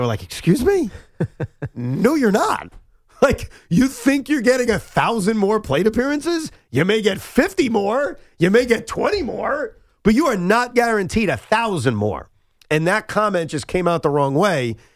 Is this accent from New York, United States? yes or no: yes; Brooklyn, New York, United States; born there; Listen, I'm from Brooklyn, too, sort of. I was born there. I didn't really get to grow up there.